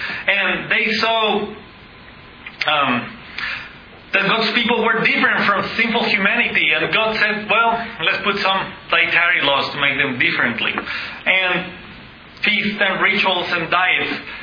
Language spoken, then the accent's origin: English; Mexico; I grew up in Mexico with Catholic people, and usually infant baptism doesn't help anyone.